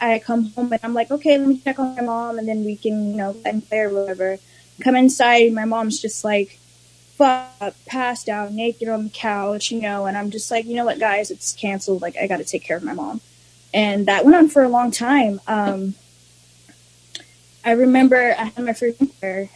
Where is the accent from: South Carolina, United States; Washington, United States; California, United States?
California, United States; Torrance; born there; I was born in Torrance, California, Thanksgiving Day, 1998, 21 years old, about to be 22.